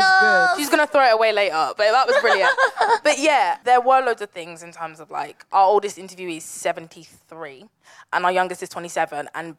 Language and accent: English; Nigeria; we always kind of joke about the fact that like we're Nigerian girls, so everything's kind of got like a pound sign somewhere.